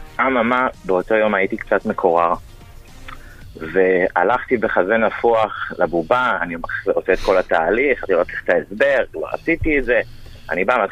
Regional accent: Haifa, Haifa District, Israel; also born or lived in Kiryat Shmona; עברנו מחיפה לקריית שמונה.

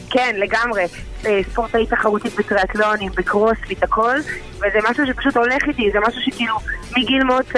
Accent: Argentina; now in Tel Aviv, Israel; אני ארגנטינאית.

